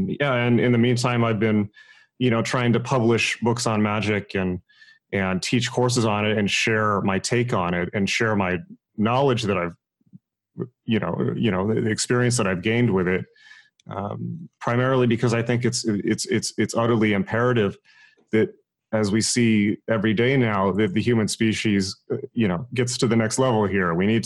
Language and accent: English; San Diego, California, United States; So I grew up in San Diego. I'm from Southern California. I was educated in the Bay Area and in London.